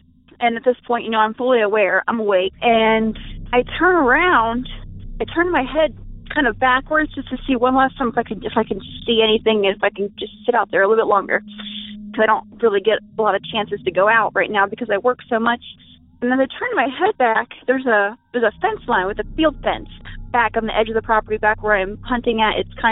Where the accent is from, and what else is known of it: Springfield, Ohio, United States